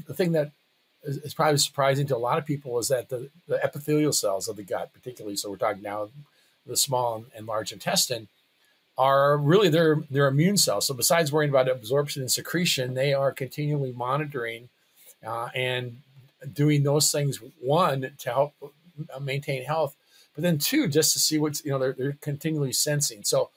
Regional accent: South Dakota, United States; I'm originally from South Dakota and grew up 100 miles north of Brookings, and then actually came here to do my pre-vet

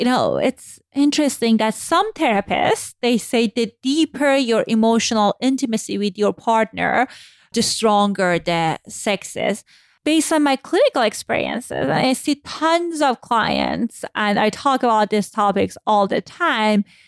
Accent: Iran; So I grew up in a agnostic family, but because I was born in a religious country, I grew up in Iran post-Islamic revolution.

